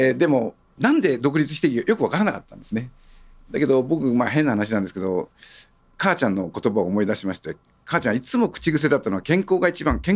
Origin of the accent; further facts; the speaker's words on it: Kagoshima, Japan; いや、出身はそれこそ鹿児島なんです。